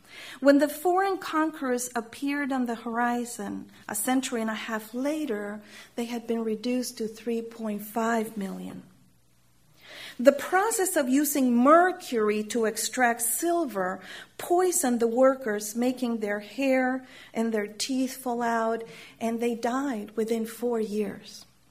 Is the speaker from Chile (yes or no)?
yes; Chile; And growing up in Chile, we also, in addition to the poetry, in addition to the lived experience, we had the songs